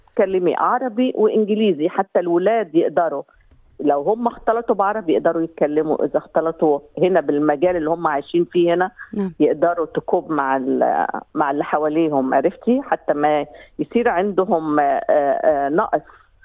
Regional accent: Egypt; accent: mix of Egyptian and Levantine; also born or lived in Australia; now in Kuwait; معلش هتلاقي لهجتي مختلفة بين مصري وبين شامي، عشان أنا جوزي أردني لبناني، فأنا بقدرش أتكلم حتى بيور مصري، بحاول أستجمع الكلمات المصرية.

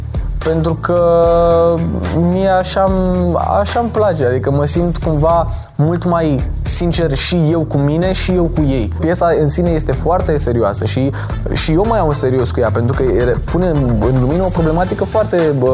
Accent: Bucharest, Romania; am 18 ani, sunt din București

